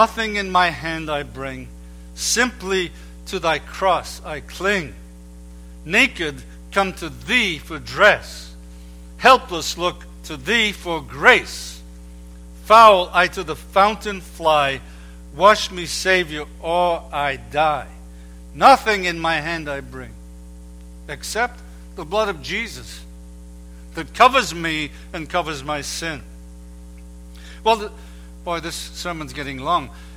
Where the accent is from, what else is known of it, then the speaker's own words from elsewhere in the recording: Liverpool, North West England, United Kingdom; at the funeral of William Gladstone, who was a Liverpudlian like I am